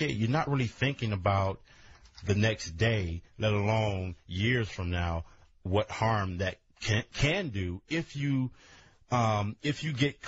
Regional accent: Inglewood, California, United States; I grew up in Inglewood, in the heart of Inglewood, and saw a lot of stuff.

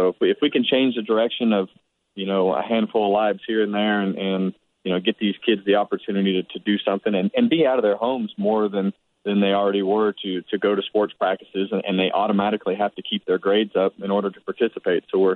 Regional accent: Bakersfield, California, United States; We built a brand new ballpark behind the Boys and Girls Club in my hometown in Bakersfield, California.

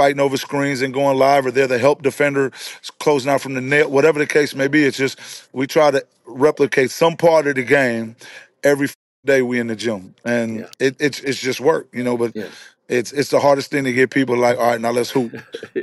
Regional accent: Belize; I was a kid from Belize

